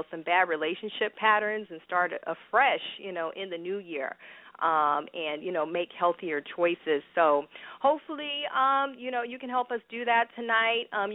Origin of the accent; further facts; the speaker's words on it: New York City, New York, United States; Internationally known relationship coach Derek Watkins joins us from my hometown of New York City